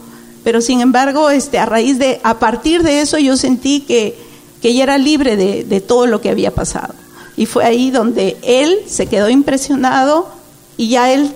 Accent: Peru; Y así fue que llego al Perú y entonces comienzo una nueva etapa en mi vida, en mi país.

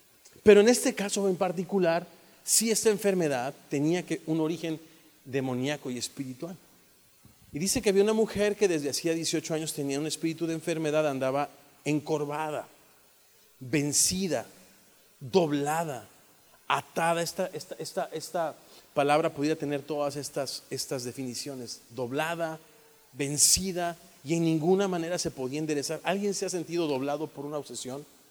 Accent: Mexico; Y yo me pongo a pensar en mi pueblo México.

